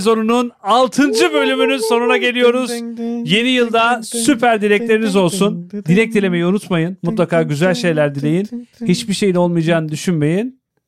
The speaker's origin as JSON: {"language": "Turkish", "town": "Bakırköy", "region": "Istanbul", "country": "Turkey", "tie": "born or raised there", "said": "Çocukluğum full Bakırköy'de geçti zaten."}